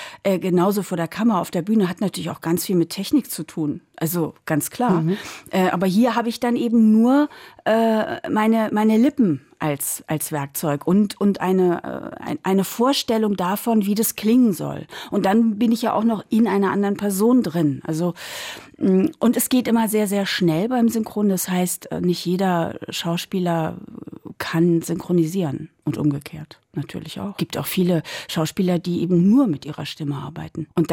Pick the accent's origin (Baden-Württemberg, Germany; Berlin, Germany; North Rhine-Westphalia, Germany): Berlin, Germany; Ich bin eine Berlinerin.